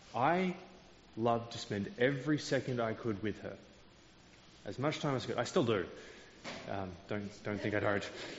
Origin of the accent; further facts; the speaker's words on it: Ballarat, Victoria, Australia; Now, I grew up in Ballarat.